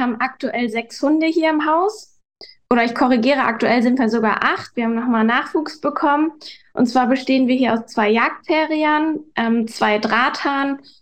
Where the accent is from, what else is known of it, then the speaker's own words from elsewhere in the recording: Hamburg, Germany; wir kommen ja aus Hamburg, zwar Randgebiet Hamburg